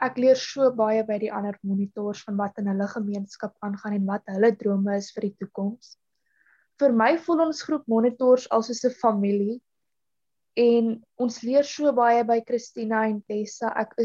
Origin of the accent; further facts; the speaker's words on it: Hartenbos, Western Cape, South Africa; now in Albertina, South Africa; Ek is 15 jaar oud en ek is 'n leerder by Hoërskool Albertina. Ek is oorspronklik van Hartenbosch af, maar ek bly nou vir die afgelope 6 jaar in Albertina.